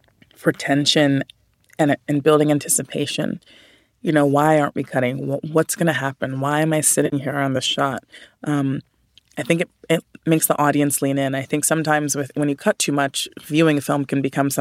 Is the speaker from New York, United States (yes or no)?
yes; New York City, New York, United States; I grew up in Harlem